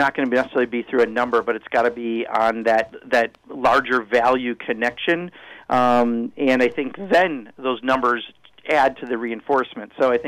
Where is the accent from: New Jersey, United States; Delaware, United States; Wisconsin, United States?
Wisconsin, United States; Kenosha; John, Kenosha's my hometown, so shout out to you.